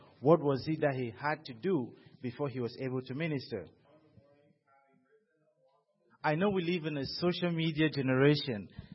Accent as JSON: {"language": "English", "country": "Cameroon", "lives_now": "United States", "said": "as you guys know, I come from Cameroon. I come from Cameroon, and as a student, I traveled long ways to come to America."}